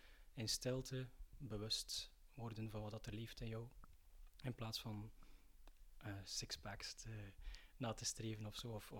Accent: Kuurne, West Flanders, Belgium; Dus ik ben afkomstig van Kuurne en ben samen met Renilde naar Sint-Denijs gaan wonen.

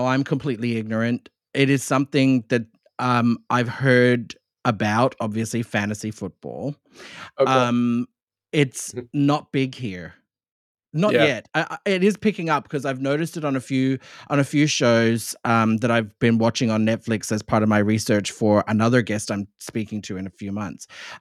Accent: Australia; I say it all the time. I'm Australian.

